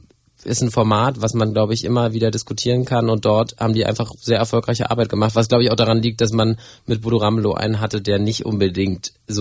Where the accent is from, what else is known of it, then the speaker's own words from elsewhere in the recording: Erfurt, Thuringia, Germany; also born or lived in Weimar; now in Hamburg, Germany; Ich bin geboren worden in Weimar in Thüringen und bin in Erfurt aufgewachsen, bin da irgendwie Kindergarten, Grundschule, Gymnasium